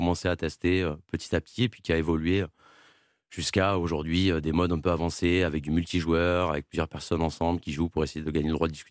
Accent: Toulouse, Occitanie, France; on est de Toulouse.

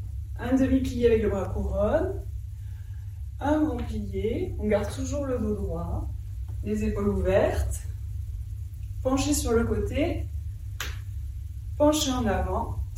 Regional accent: Toulouse, Occitanie, France; En plus, moi, je venais de Toulouse, donc j'ai laissé quand même tous mes amis là-bas, les amis de mes parents, donc on était un peu tout seul quand même à Paris.

